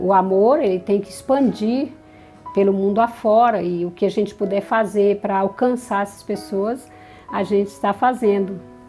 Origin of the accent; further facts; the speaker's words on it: Pará, Brazil; now in Mato Grosso, Brazil; Eu morava no Mato Grosso e eu vim do Pará para o Mato Grosso.